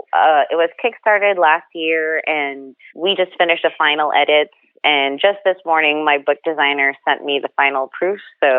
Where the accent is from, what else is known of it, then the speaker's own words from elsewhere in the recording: Philippines; now in New York, United States; if I'm having problems and I grew up in the Philippines and I can't find my own food in the melting pot of New York